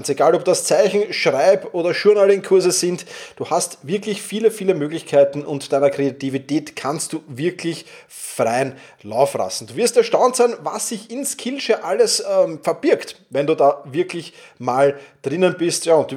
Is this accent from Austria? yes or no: yes; Vienna, Austria; Wir sind ja beide aus Wien